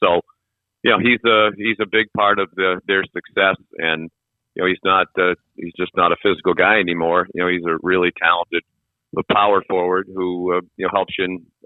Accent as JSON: {"language": "English", "town": "Boston", "region": "Massachusetts", "country": "United States", "said": "Because being a Bostonian, that's Boston College and Boston University, which is as heated and spirited a rivalry as there is in college hockey."}